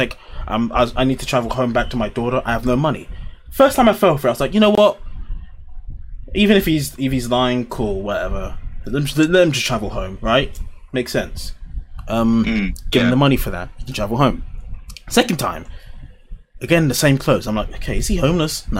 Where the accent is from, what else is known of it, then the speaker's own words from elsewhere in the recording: United Kingdom; Because I'm British, right?